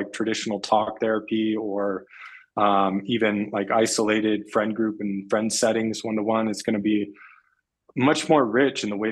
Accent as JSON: {"language": "English", "region": "Illinois", "country": "United States", "tie": "born or raised there", "lives_now": "Denver, United States", "said": "I mean, I grew up in Illinois, but all of my siblings live here in Denver."}